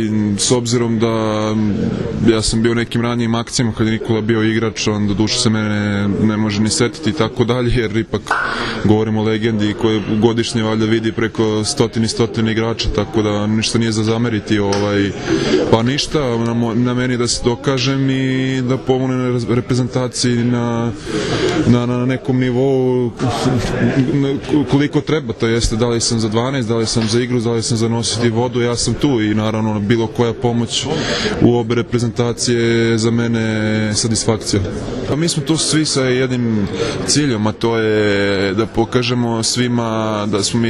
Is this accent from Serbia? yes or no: yes; Serbia; nije isto reći dolazim iz Srbije